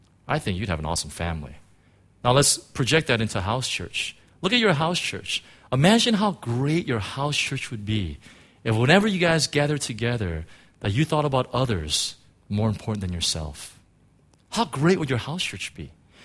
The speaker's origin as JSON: {"language": "English", "country": "United States", "said": "You know, I'm an American, and so, you know, I can criticize my country, right?"}